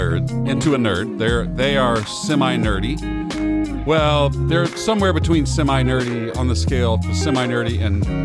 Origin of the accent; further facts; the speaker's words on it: Kansas City, Missouri, United States; my hometown.